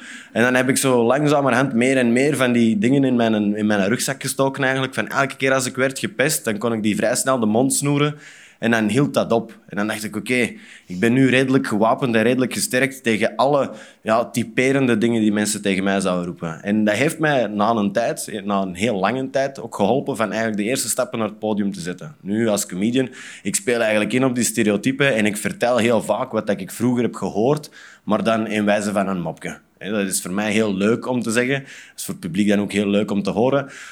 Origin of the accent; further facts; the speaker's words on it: Zwijndrecht, Antwerp, Belgium; now in Antwerp, Belgium; ik woon wel in Antwerpen, maar ik ben niet echt van Antwerpen. Ik kom eigenlijk van Zwijndrecht.